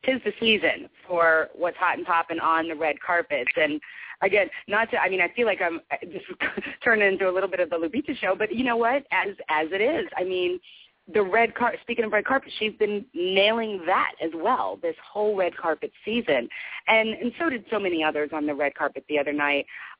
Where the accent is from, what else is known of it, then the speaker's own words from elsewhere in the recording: Louisville, Kentucky, United States; because she's from where I'm from Louisville, Kentucky.